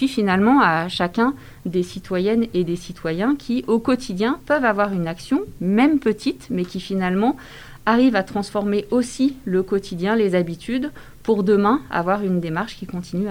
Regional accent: Grenoble, Auvergne-Rhône-Alpes, France; quand on est français et grenoblois, on n'a peut-être pas obligatoirement l'histoire de cette ville

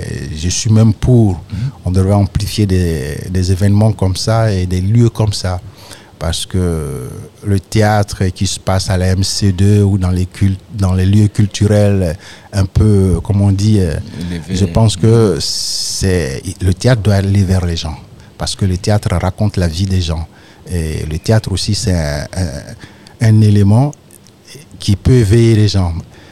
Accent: Gagnoa, Gôh-Djiboua, Côte d’Ivoire; accent: Ivorian; Je lui dis, ouais, ça, j'ai un vrai accent ivoirien. Elle me dit, ah, tu viens d'où ? Je lui dis, je viens de Gagnois.

